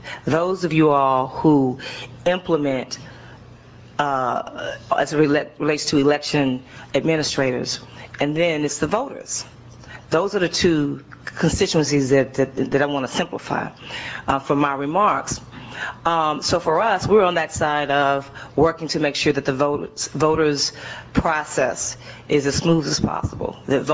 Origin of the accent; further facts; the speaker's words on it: Florida, United States; the Florida debacle, my home state. I'm a native Floridian